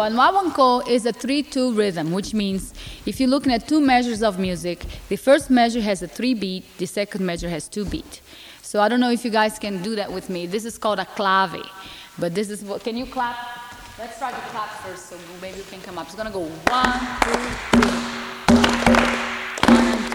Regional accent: Brazil; English is a second language; I'm originally born and raised in Brazil, South America

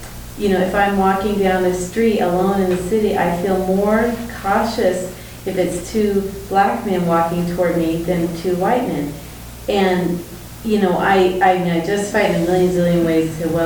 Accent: Ethiopia; You know, I grew up in Africa, in Ethiopia, and I was always a minority

